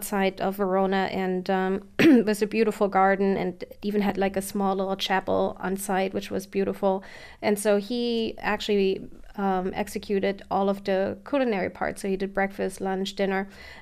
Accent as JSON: {"language": "English", "region": "Berlin", "country": "Germany", "tie": "born or raised there", "said": "I actually grew up in Berlin, so not winemaking country at all."}